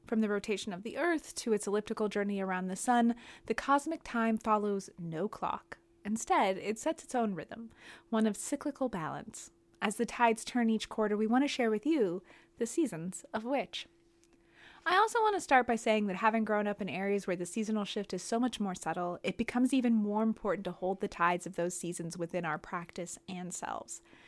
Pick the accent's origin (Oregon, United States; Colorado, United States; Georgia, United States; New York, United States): Colorado, United States; I have a lot of fond memories of growing up in the Colorado Rockies and waking up to snow heaps and animals grazing in our front yard